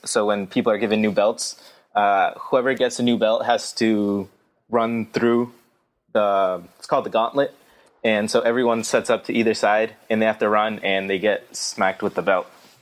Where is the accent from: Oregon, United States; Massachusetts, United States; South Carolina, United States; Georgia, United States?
Massachusetts, United States; Leominster; I am from Leominster, Massachusetts.